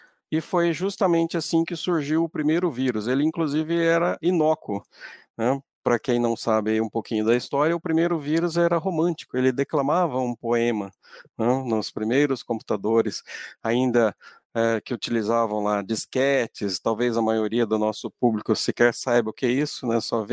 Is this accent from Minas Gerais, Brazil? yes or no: yes; Baependi, Minas Gerais, Brazil; eu sou mineiro, sou natural de uma grande cidade do sul de Minas, uma megalópole chamada Baipendi, né?